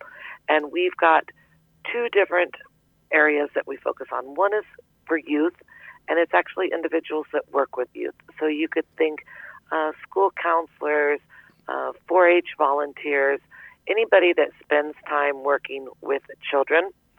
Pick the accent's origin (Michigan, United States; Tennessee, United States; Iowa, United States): Iowa, United States; also born or lived in Texas; I grew up in Southwest Iowa. I'm a Taylor County girl by way of a little time in Texas, but Southwest Iowa has always been my home.